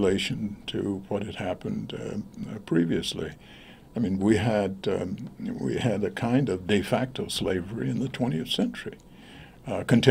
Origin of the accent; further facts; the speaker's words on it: Richmond, Virginia, United States; I grew up in Richmond, Virginia, during segregation. We were afraid of the police.